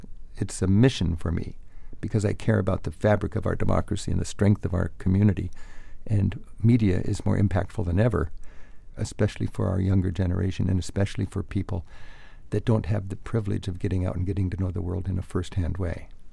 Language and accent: English; United States; When I was in Iran, I experienced the friendliest welcome of any place I've ever been as an American.